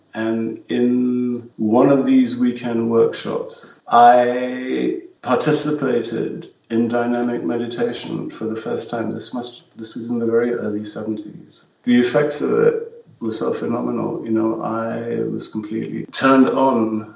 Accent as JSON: {"language": "English", "region": "London", "country": "United Kingdom", "tie": "born or raised there", "also_born_or_lived": "Sri Lanka", "said": "growing up in London, … went to see"}